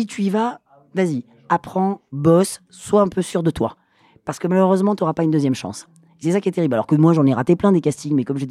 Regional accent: Occitanie, France; Ouais, on vient des Cévennes du côté d'Alès, Anduze, okay. donc vraiment complètement perdu.

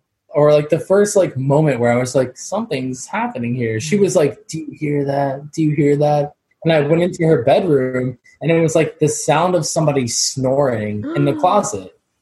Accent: Jacksonville Beach, Florida, United States; Okay, so when I was younger, I'm from Jacksonville Beach, Florida.

